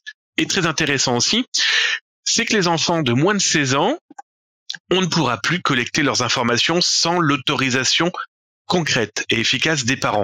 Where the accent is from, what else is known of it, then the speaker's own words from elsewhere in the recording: France; parce qu'on prend par exemple chez nous en France